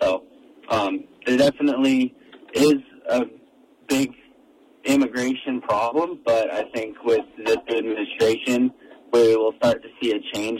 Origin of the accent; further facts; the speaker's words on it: Mexico; now in Chicago, United States; I'm from Mexico, but I have a Chicago driver's license.